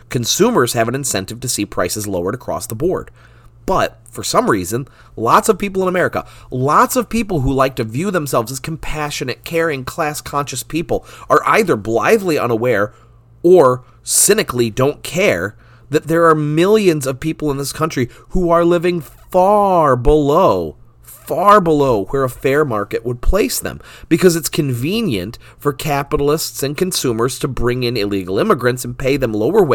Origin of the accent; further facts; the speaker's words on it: United States; I'm American. I've done those jobs.